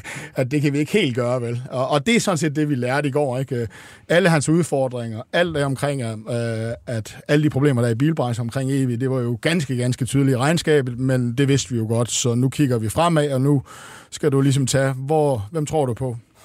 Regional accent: Jutland, Denmark; Jeg kan jo huske som jyde første gang, jeg skulle køre ind i København, ikke?

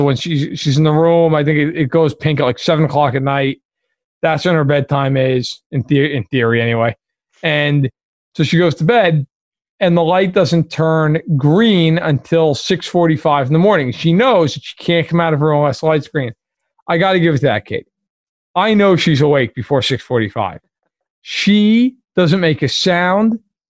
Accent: New York, United States; As a New Yorker, I cannot stand that team.

